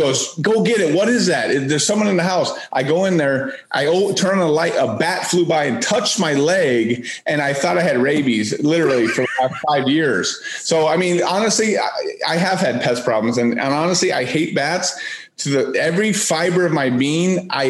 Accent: California, United States; Growing up in California, I didn't really see a lot of bats.

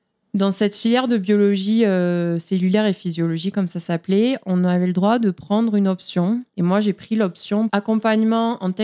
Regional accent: Toulouse, Occitanie, France; Je viens de Toulouse, alors peut-être que ça va s'entendre.

